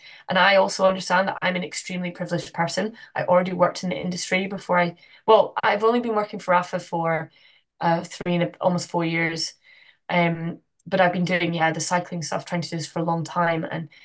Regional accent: Glasgow, Scotland, United Kingdom; now in Amsterdam, Netherlands; I do go back to Scotland sometimes. I'm from Glasgow originally. I miss it.

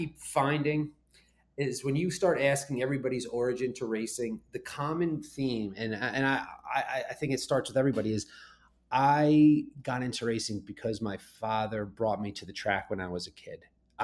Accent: Rumson, New Jersey, United States; I grew up in Rumson, New Jersey, 5 minutes from Monmouth Park, had no interest, didn't know what went on over there.

